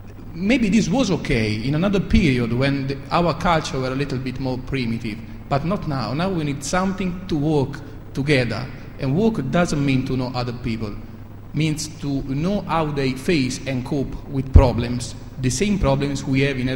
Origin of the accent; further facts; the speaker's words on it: Italy; I come from Italy